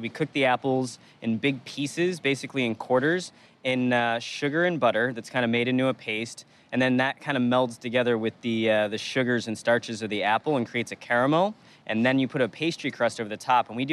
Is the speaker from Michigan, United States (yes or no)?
yes; Michigan, United States; And I've had a lot of apples. I grew up in Michigan.